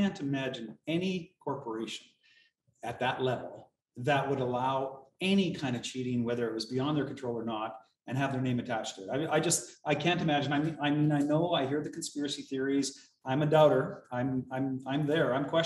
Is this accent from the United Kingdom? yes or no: no; Fort McMurray, Alberta, Canada; I'm a lawyer by trade. I'm from Fort McMurray.